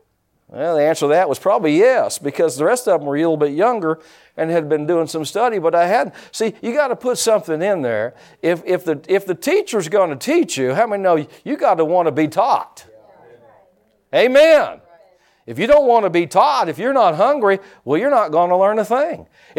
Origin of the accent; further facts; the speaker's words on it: Pike County, United States; I don't know if that was right or not, but I'm from Pike County.